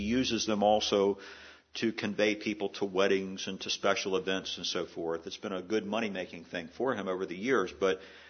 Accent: Maryland, United States; I received an email from a dear friend who lives in Annapolis, Maryland, my home state, the capital of my home state

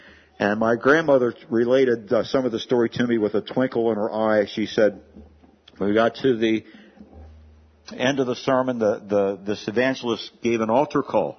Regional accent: Hagerstown, Maryland, United States; And eventually wound up in what was my hometown, Hagerstown, Maryland.

